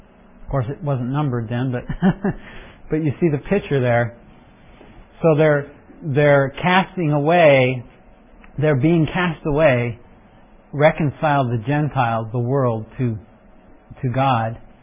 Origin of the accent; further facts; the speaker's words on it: Liverpool, North West England, United Kingdom; I'm from Liverpool, so I have a heart for England